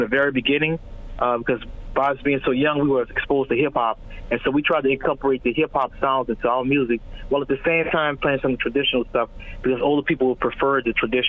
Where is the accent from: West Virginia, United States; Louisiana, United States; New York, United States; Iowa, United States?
Louisiana, United States; New Orleans; Well, growing up in New Orleans, you're surrounded by musical events all the time